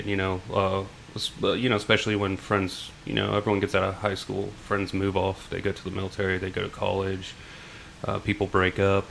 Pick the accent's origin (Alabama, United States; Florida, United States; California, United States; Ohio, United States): Florida, United States; Rockledge; also born or lived in Biloxi, Mississippi / Denver; Well, I was born in Biloxi, Mississippi on a Air Force military base. Huh. And just a few months after that, my family moved to Denver, and my little brother was born out there, and then we moved to Florida, out in Rockledge